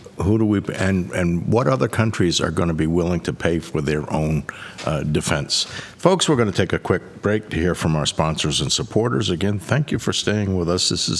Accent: Northeast, United States; we're transplanted from the Northeast, but not everybody from the Northeast is evil.

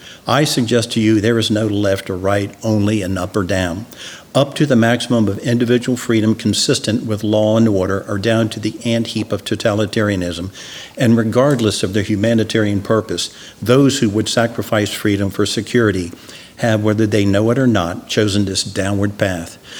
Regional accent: United States; I thank God each and every day that I'm an American and I can worship God as I see fit.

